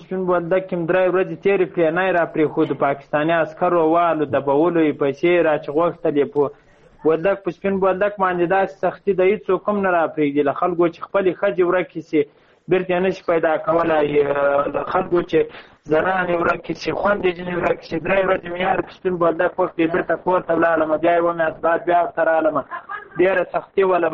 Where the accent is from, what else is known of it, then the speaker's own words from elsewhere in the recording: Ghazni, Afghanistan; now in Quetta, Pakistan; زه د غزنی ولایت یم